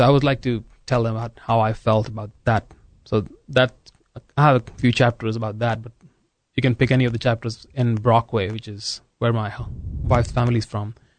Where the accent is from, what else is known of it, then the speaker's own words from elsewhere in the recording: Lucknow, Uttar Pradesh, India; moved away as an adult; now in United States; So I came from Lucknow, which is a city of 3 million, now 4 million maybe people. And came to a place which has only 40,000 or 50,000 people now.